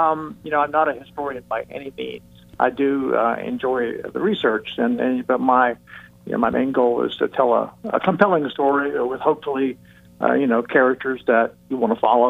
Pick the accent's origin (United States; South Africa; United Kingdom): United Kingdom; Scotland; I'm Scottish.